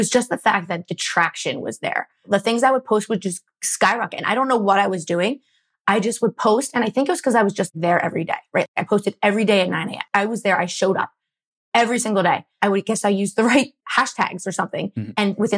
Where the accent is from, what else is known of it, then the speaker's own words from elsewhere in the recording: Philadelphia, Pennsylvania, United States; I'm from Philly, born and raised in the suburbs. And then I never left. I've lived here my entire life